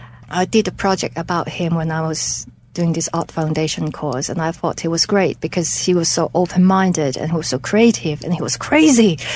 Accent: Hong Kong; born there; I was born in Hong Kong

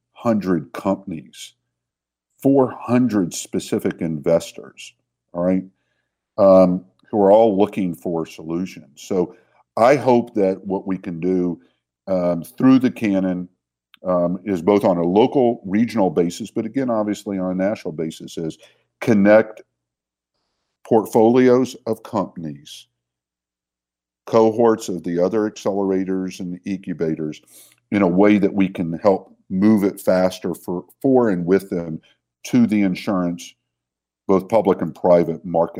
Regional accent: Houston, Texas, United States; It's incredible. And it's just an honor to do whatever I can to help my hometown.

